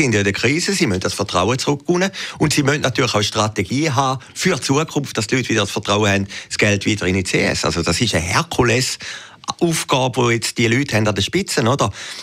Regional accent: Switzerland; Da hat man sich als Schweizer natürlich auch ein bisschen besser gefühlt.

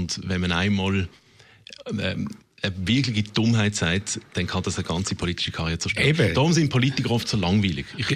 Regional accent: Basel, Basel-Stadt, Switzerland; Und, wenn man als Basler nach Zürich eingeladen wird, dann sollte man sich gut vorbereiten.

